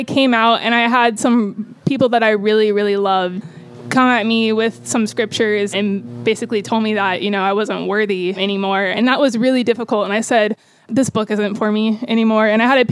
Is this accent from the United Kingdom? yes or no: no; Tallahassee, Florida, United States; I am from Tallahassee, Florida, moving pretty soon to Phoenix, Arizona.